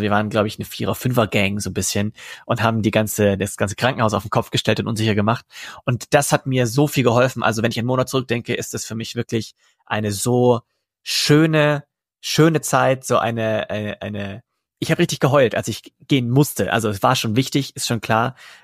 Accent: Buxheim, Bavaria, Germany; ich komme vom Dorf aus Buxheim

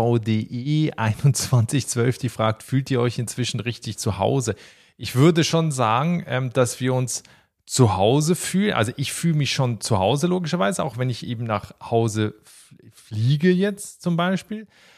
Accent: Switzerland; now in Ireland; seit 20 Jahren bald nicht mehr in der Schweiz lebe. Ich weiß natürlich, ich habe noch einen Schweizer Pass, dass es meine Heimat ist.

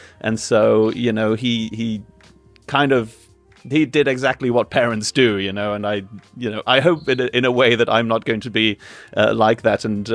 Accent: Luxembourg; I grew up in Luxembourg, a German mother and an English father

